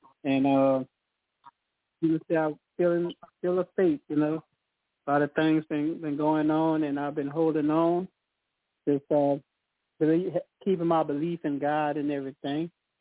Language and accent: English; Louisiana, United States; Hello to everyone. I'm from Louisiana.